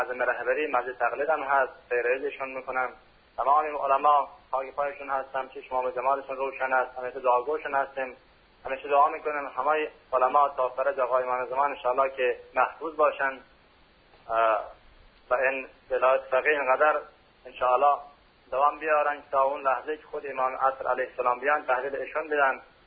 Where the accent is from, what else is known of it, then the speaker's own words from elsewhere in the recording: Afghanistan; من اهل افغانستانم